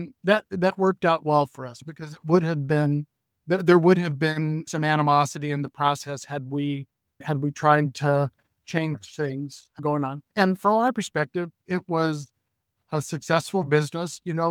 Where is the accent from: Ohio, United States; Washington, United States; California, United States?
California, United States; So I'm from California. My wife is from New York.